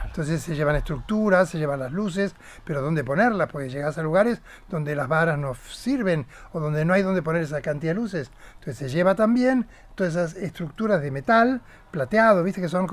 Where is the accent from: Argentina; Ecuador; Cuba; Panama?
Argentina; Yo soy argentina, con las limitaciones de mi país, con los cortes de luz en el teatro